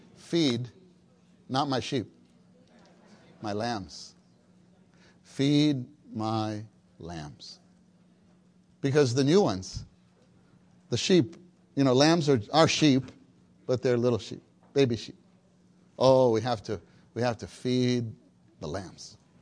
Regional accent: New York City, New York, United States; also born or lived in Southern California; I confess I am a city boy, born and raised in New York City

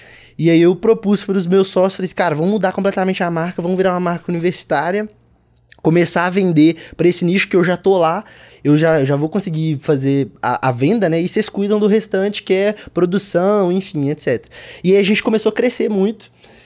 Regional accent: Belo Horizonte, Minas Gerais, Brazil; Eu sou de BH, né?

